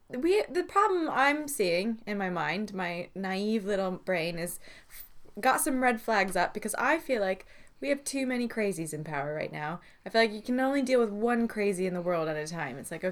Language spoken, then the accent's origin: English; California, United States; California.